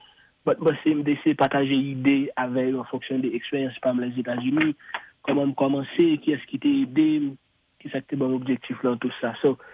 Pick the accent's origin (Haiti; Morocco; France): Haiti; Je suis haïtien, je pense que je suis à côté, moi, je suis dans le pays d'Haïti, je suis à la caille